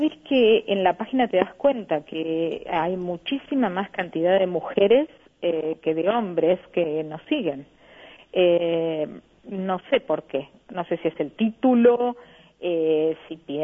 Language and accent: Spanish; Quilmes, Buenos Aires Province, Argentina; yo soy de Quilmes, y Quilmes, si bien es una ciudad grande, nos conocemos mucho acá y casi todos, la verdad.